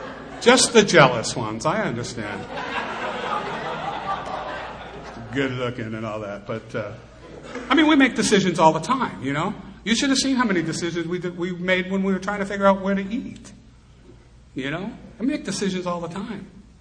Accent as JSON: {"language": "English", "town": "Lynn", "region": "Massachusetts", "country": "United States", "tie": "born there", "said": "But I was born in Lynn, and in Lynn, Massachusetts"}